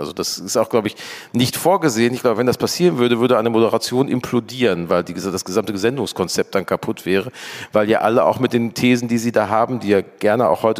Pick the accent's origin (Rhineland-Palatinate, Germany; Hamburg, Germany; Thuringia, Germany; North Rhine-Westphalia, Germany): North Rhine-Westphalia, Germany; Gelsenkirchen; Ich komme aus Gelsenkirchen